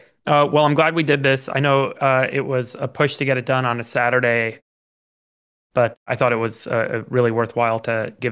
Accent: United States; And speaking as an American, appreciate your resiliency

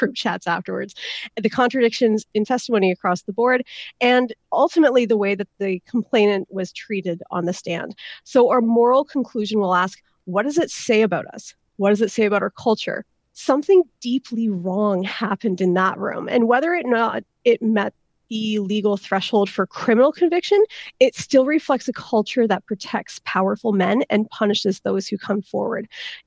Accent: Canada; because we are Canadian

